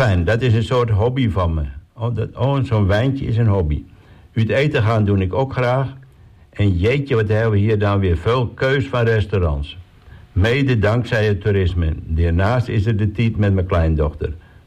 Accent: Weesp, North Holland, Netherlands; born there; Ik ben geboren in Weesp. Een leuk stadje onder de rook van Amsterdam.

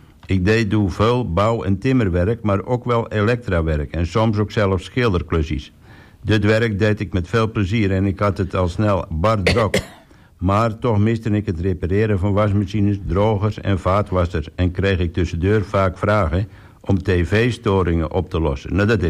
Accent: Den Burg, North Holland, Netherlands; Ik ben een echte Tesselaar en ik kom uit de Burg. En de geboortedag is 18 november 1985. Hier ben ik opgegroeid met mijn vader Paul, mijn moeder Diane en mijn zusje Marjolein.

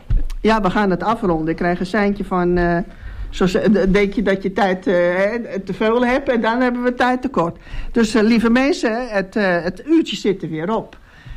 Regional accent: Tienhoven, Netherlands; Want ik kom natuurlijk van Tienhoven. Of natuurlijk. Maar ik kom van Tienhoven.

